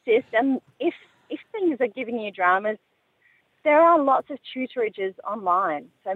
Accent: Australia; So that's so beautiful about being Australian.

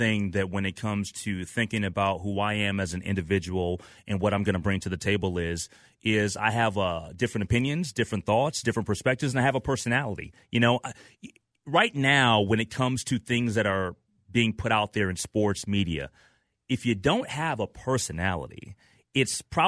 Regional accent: Minnesota, United States; also born or lived in Memphis, Tennessee; And I'm a Minnesotan. So, you know, I was actually born in Memphis, Tennessee. I was not born here, but never lived in Memphis.

